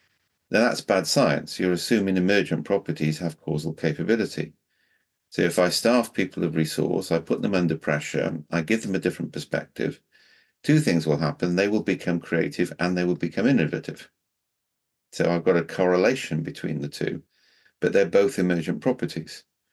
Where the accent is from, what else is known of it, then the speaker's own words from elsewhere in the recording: Wales, United Kingdom; in Welsh, I'm Welsh, right?